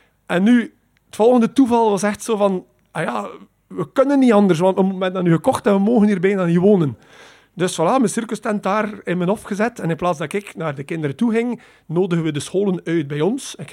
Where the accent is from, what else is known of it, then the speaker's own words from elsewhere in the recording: Poperinge, Flanders, Belgium; Ik ben opgegroeid in Poperingen